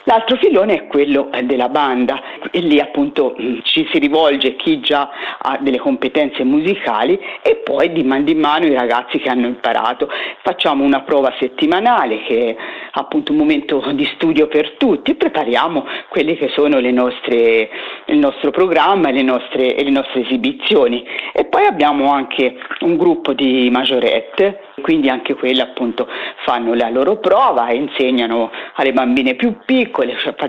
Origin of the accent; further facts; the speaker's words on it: Bettolle, Tuscany, Italy; noi siamo di Bettolio, che è una piccola frazione del comune di Sinalunga.